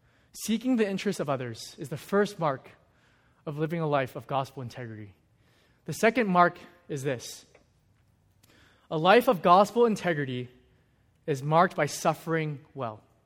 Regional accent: California, United States; I'm from Northern California, and so I was home briefly for the holidays, and I was carless there

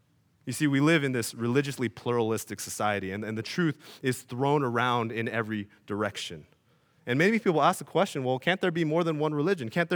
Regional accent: United States; it's only because I was raised in America that I was Christian.

